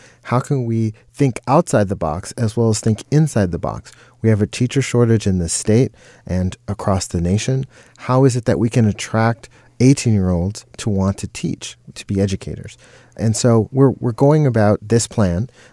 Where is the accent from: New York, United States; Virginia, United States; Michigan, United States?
Michigan, United States; moved away; Even though I grew up in Michigan, I left Michigan during the last century.